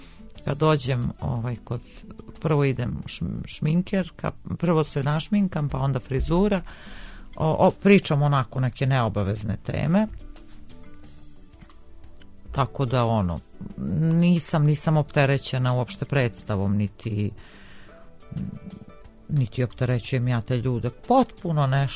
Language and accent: Serbian; Bar, Bar Municipality, Montenegro; pošto sam ja rodom iz Bara, pa u Baru nije tada bila srednja muzička škola